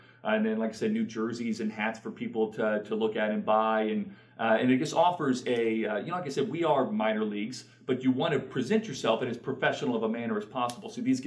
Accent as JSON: {"language": "English", "region": "Missouri", "country": "United States", "said": "And I'm from Missouri, and you could find them even out there."}